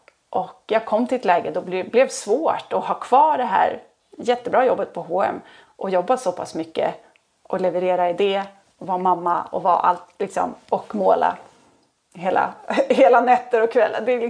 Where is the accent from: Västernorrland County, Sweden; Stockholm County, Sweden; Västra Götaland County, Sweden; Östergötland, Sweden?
Stockholm County, Sweden; Södertälje; mamma har i trappen hemma i Södertälje på mitt liksom barndomshem.